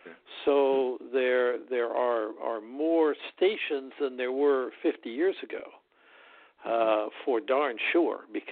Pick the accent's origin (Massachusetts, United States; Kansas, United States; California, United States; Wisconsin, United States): Kansas, United States; Newton; every little town in the country had one, and I grew up in Newton, Kansas, and there was a newspaper there, the Newtonian